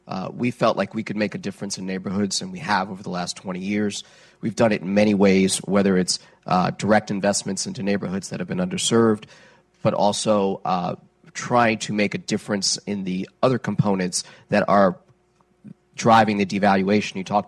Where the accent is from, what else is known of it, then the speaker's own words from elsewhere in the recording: Washington, District of Columbia, United States; I grew up in Washington, D.C.